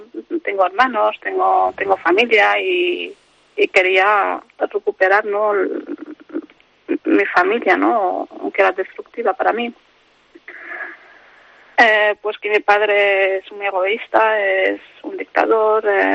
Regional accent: Spain; born or raised there; also born or lived in Morocco

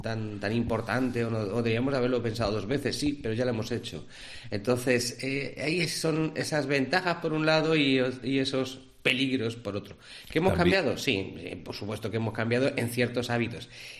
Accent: Spain; No creo que hayamos cambiado esencialmente como españoles que somos

